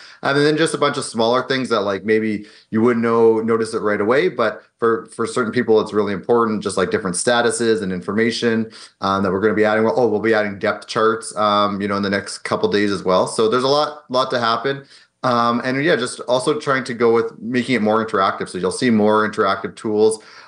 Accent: Edmonton, Alberta, Canada; now in California, United States; Well, I'm from Edmonton. So definitely, okay. You know, started skating at three, like you kind of have to when you live there. I was a huge hockey fan. Obviously grew up watching the Oilers. I live in California now.

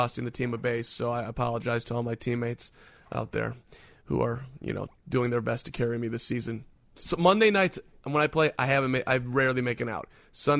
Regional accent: Chicago, Illinois, United States; hey, Brett, I'm from Chicago.

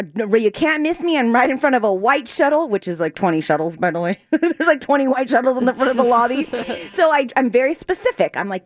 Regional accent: California, United States; And I'm from California, and whenever I came to visit from California, I would go from that side.

